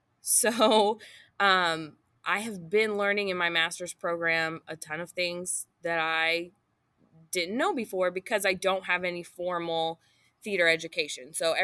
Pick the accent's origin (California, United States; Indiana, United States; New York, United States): Indiana, United States; Boonville; also born or lived in Chandler; but I did grow up in Chandler and then in Boonville, and I went to Boonville High School